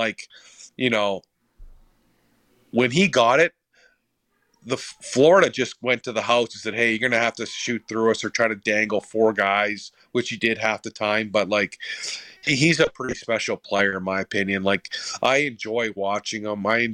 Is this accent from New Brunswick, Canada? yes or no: no; Sault Ste. Marie, Ontario, Canada; So Paul Maurice is from my hometown.